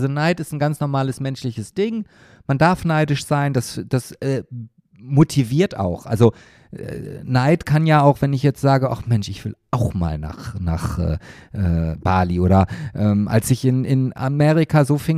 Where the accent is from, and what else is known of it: Germany